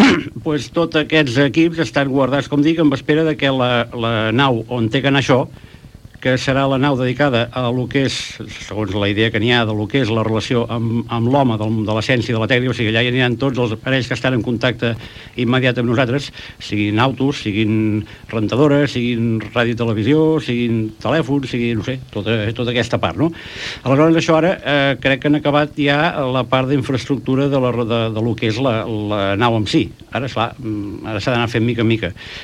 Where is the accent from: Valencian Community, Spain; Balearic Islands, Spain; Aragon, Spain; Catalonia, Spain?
Catalonia, Spain; Arenys de Munt; jo soc d'Arenys, bueno, no fill, net, d'Arenys d'Amunt